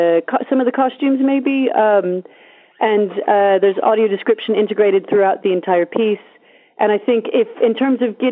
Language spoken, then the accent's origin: English; United States; now in United Kingdom; in a position of kind of being established in the UK as an international person, as an immigrant, as an American.